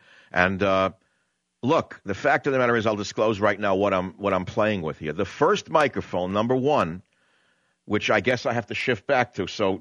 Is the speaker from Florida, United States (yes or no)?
no; New York, United States; Yeah, I'm from New York. I say, how did you guess, Sherlock?